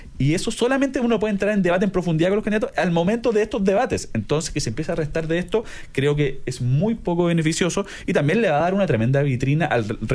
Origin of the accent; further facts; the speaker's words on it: Chile; como chilenos nos privan de saber qué piensa ella en profundidad sobre un tema.